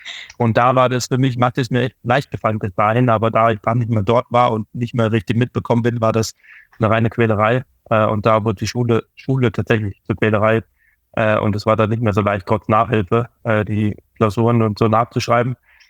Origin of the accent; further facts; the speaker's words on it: North Rhine-Westphalia, Germany; Ich als Westfale